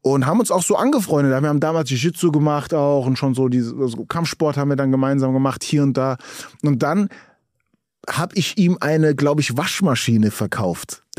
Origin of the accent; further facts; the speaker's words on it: Frankfurt, Hesse, Germany; Und ich als Frankfurter, der...